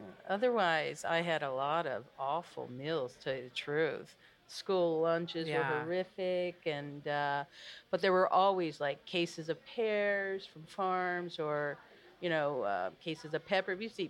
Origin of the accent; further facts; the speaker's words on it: California, United States; I would say, growing up in California, my mother would make a fruit salad that was so beautiful and had like 20 fruits in it.